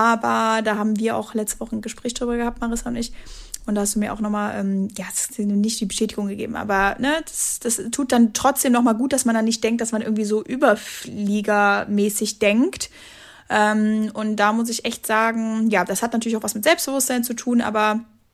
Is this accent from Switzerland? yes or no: no; Dormagen, North Rhine-Westphalia, Germany; bekannten Leuten aus Dormagen, also da, wo ich herkomme.